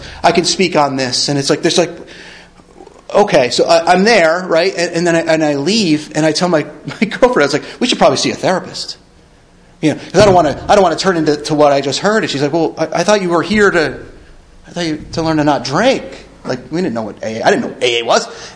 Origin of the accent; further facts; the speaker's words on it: Philadelphia, Pennsylvania, United States; I came from Philly area, right? The worst corner in Kensington, right?